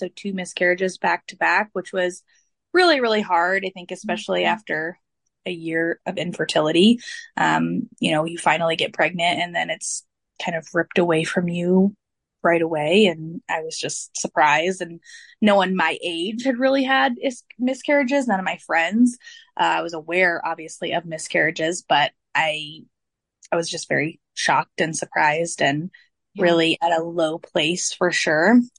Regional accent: East Coast, United States; I grew up on the East Coast and then I went to college in the Midwest, mm-hmm, and I married someone from the Midwest. So we live here in Northwest Kansas in a very rural area.

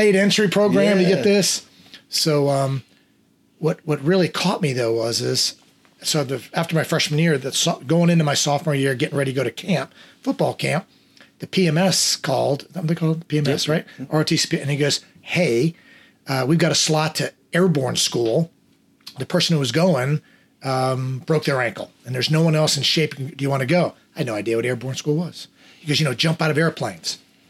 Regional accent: United States; also born or lived in Panama; So I was born down there, spent 2 years, and we came back to the States.

